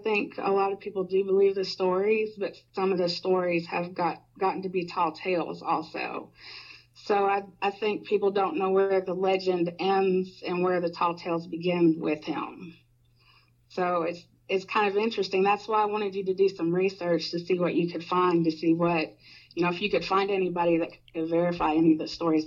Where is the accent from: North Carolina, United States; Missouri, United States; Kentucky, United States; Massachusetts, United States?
Kentucky, United States; Perry County; He's from Knott County, Kentucky, and I grew up in Perry County, Kentucky.